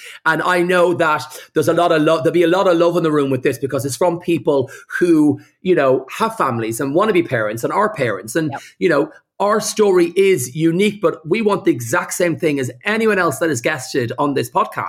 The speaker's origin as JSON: {"language": "English", "country": "Ireland", "said": "You know, being gay and being Irish and being Catholic and all anything I've done in television, it's that fight hard."}